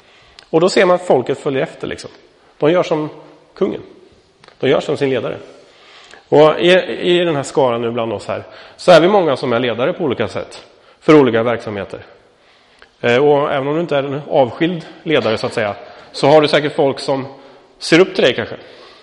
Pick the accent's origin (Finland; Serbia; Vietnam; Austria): Austria; Jag är österrikare. Liksom det ingår i vår kultur att dricka öl liksom.